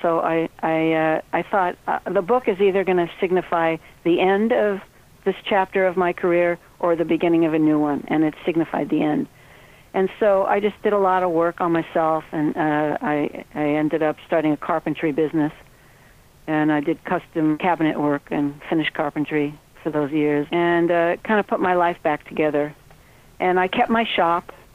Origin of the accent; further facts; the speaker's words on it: Brooklyn, New York, United States; Well, I grew up in Brooklyn, and my grandfather had a live poultry chicken market